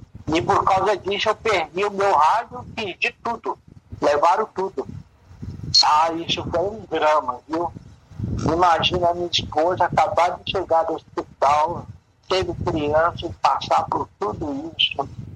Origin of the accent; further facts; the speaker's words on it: Minas Gerais, Brazil; eu sou originário do Brasil, norte de Minas, e há 75 anos eu vivi na fazenda.